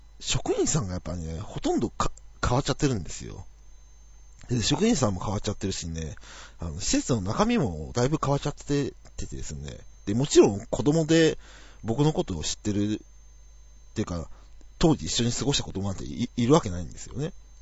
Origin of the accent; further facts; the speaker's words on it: Oiso, Kanagawa, Japan; also born or lived in Yokosuka; 大磯っていう土地が、やっぱり、僕にとってやっぱふるさとなのよ。横須賀は生まれた場所なんだけど、